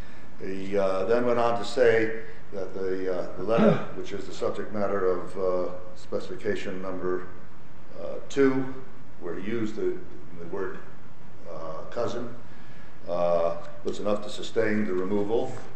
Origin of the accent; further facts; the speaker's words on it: Houston, Texas, United States; I'm an attorney. I'm here from Houston, Texas.